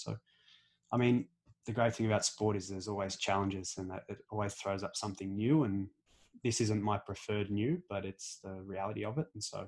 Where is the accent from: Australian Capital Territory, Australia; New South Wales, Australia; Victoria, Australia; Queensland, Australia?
Australian Capital Territory, Australia; Canberra; I'm from Canberra originally. And so I grew up with rugby league.